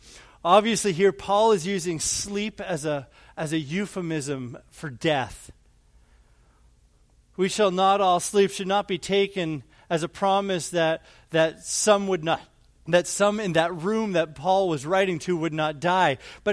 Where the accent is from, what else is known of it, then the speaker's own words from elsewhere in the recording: Calgary, Alberta, Canada; when I was a young boy growing up in Canada, in Calgary, we'd take these long road trips out to the West Coast to see my grandparents